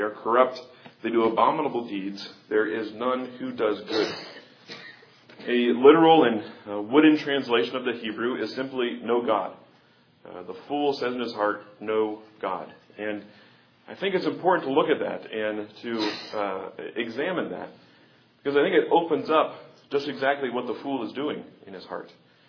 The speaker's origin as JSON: {"language": "English", "town": "Kansas City", "region": "Missouri", "country": "United States", "tie": "born or raised there", "said": "growing up in Kansas City, I was a Chiefs fan, so I couldn't stand the Broncos anyway because they were our rival."}